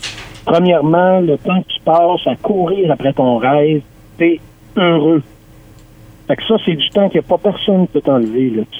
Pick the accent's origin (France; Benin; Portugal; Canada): Canada; Montreal, Quebec; Et la famille de mon père est déménagée à Montréal au début des années 60. Et moi, je suis né à Montréal en 1971. J'ai été élevé là-bas